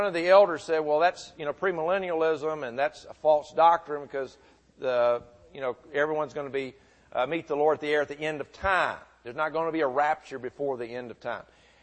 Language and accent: English; Murfreesboro, Tennessee, United States; When I was growing up in Murfreesboro, there was a young man named Glenn.